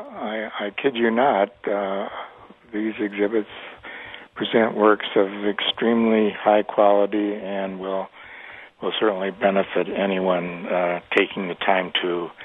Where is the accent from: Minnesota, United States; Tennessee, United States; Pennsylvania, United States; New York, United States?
New York, United States; Oh, I grew up in upstate New York in Chautauqua County, which is the westernmost county in New York State.